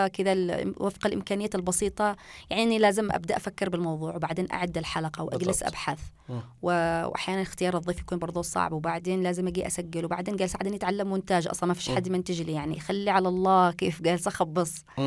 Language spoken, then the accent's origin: Arabic; Yemen; بديت مع النت الحبوب عندنا في اليمن.